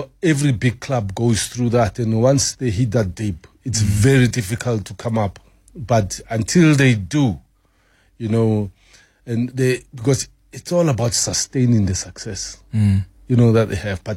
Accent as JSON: {"language": "English", "town": "Soweto", "region": "Gauteng", "country": "South Africa", "said": "most of the people didn't realize that I'm a Sowetan."}